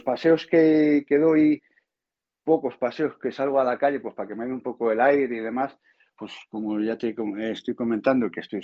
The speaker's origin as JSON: {"language": "Spanish", "town": "Segovia", "region": "Castile and León", "country": "Spain", "said": "como soy de Segovia y como buen segoviano estoy enamorado de mi ciudad"}